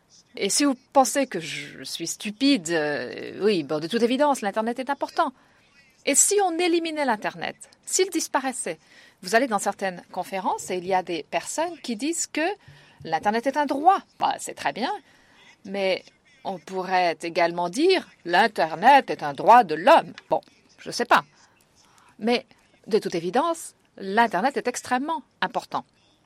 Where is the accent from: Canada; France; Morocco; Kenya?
Kenya; je viens du Kenya.